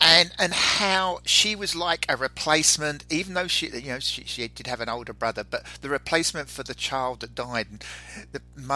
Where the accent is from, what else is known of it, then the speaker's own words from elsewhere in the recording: England, United Kingdom; moved away as an adult; now in United States; it surprised me when I came over from England to America and went into meetings in America that they were being run totally different to what I'd been work-wise brought up, if you like, in England.